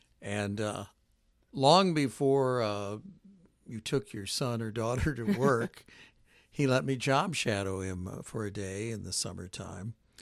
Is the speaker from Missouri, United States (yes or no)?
yes; St. Charles, Missouri, United States; born or raised there